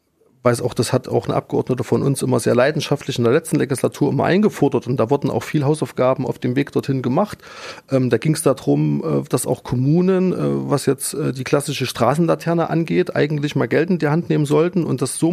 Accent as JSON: {"language": "German", "region": "Thuringia", "country": "Germany", "said": "Also ich komme aus dem Altenburger Land"}